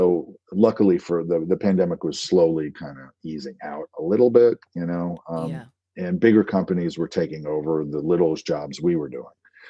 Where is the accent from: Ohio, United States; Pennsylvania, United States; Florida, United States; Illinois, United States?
Pennsylvania, United States; I'm from Pennsylvania, yeah.